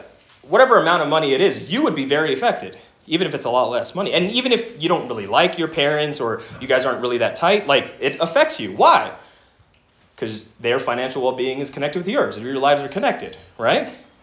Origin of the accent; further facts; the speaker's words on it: Arcadia, California, United States; I grew up in Arcadia, right?